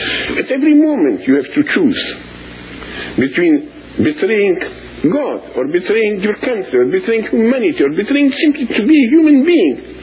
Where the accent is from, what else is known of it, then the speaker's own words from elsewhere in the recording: Romania; English is a second language; my country, Romania, has been invaded by 1 million Soviet soldiers. I speak Russian as well as English. You will say as bad as English, but in any case, I speak it.